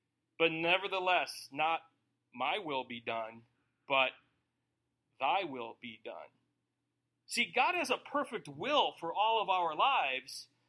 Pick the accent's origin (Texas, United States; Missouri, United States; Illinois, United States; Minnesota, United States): Minnesota, United States; St. Paul; People are like, where are you from? St. Paul. Why did you leave civilization in the first world to come up here?